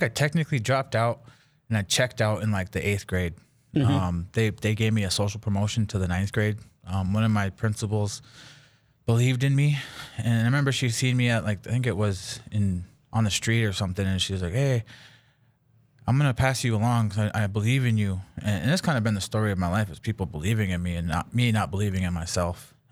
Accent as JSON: {"language": "English", "town": "Mandaree", "region": "North Dakota", "country": "United States", "tie": "born or raised there", "said": "Yeah, I grew up in Mandaree, North Dakota, north of Dickinson. I was born in Watford City at the hospital there. I grew up in Mandaree."}